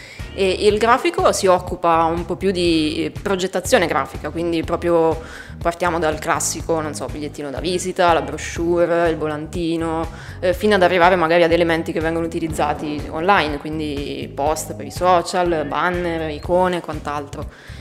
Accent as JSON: {"language": "Italian", "region": "Abruzzo", "country": "Italy", "said": "Sono di origine abruzzese, ma ormai vivo stabilmente a Milano"}